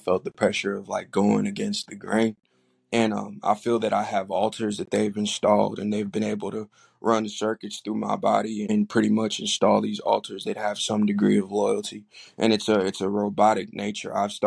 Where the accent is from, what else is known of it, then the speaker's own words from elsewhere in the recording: the South, United States; accent: southern drawl; a real southern drawl will come out of me, considering that I grew up in the South.